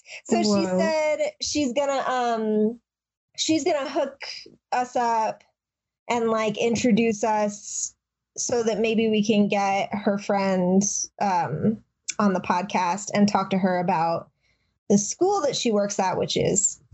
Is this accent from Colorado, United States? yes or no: no; Denton, Texas, United States; next week I'm going to post an episode about my hometown, Denton, with my friend Andy, who lives in Denton, who I grew up with.